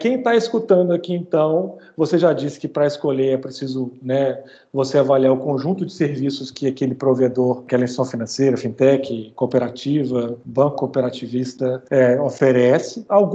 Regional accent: Minas Gerais, Brazil; A gente é mineiro, meio cauteloso

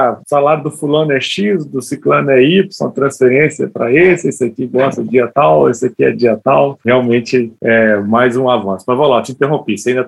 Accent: Minas Gerais, Brazil; Aqui o povo é desconfiado, né? A gente é mineiro

